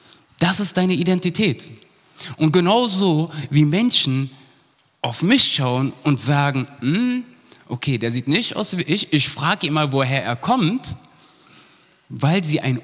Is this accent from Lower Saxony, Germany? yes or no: no; Berlin, Germany; accent: Berlin; also born or lived in Hesse; ja, ich komme aus Berlin, woher weißt du das?